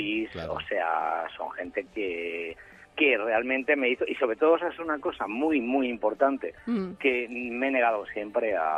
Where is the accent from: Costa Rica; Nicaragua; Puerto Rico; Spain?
Spain; Madrid, Community of Madrid; yo nací en Madrid, he vivido toda mi vida en Madrid